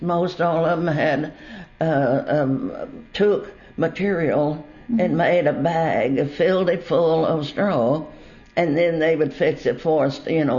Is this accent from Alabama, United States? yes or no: no; Missouri, United States; I was born in Oregon County in 1926 in a log cabin.